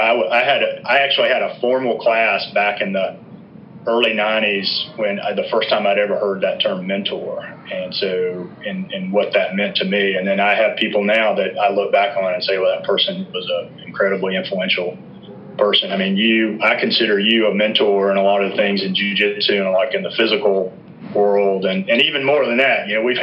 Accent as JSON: {"language": "English", "town": "Anderson", "region": "South Carolina", "country": "United States", "tie": "born or raised there", "also_born_or_lived": "Greenville", "said": "I was born in Greenville and spent my earliest years there, and then my family moved over to Anderson."}